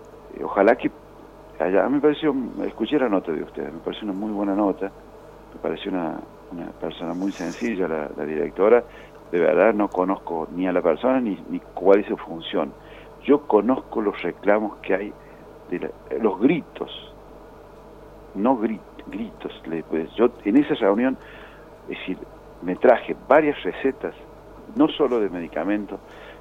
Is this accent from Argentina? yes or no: yes; Villa Mercedes, San Luis, Argentina; yo soy dirigente de Villa Mercedes, que tuve esa debilidad de querer ser intendente de mi pueblo